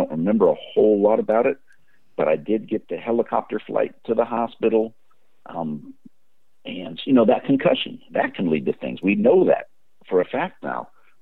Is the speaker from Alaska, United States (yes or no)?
no; Novato, California, United States; also born or lived in San Francisco; Well, I was born in San Francisco, and the Golden Gate Bridge connects San Francisco to Marin County. So I was raised in Marin County, the northernmost town of that, about a half an hour or so from the bridge, a little town called Novato.